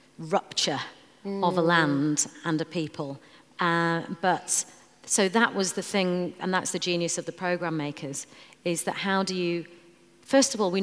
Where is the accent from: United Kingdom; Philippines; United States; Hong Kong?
United Kingdom; Bradford, Yorkshire and the Humber; And I grew up surrounded by, especially in a small town like Bradford, a city like Bradford, in the 80s, all the Asians were together. And I don't just mean Punjabi Indians like my family.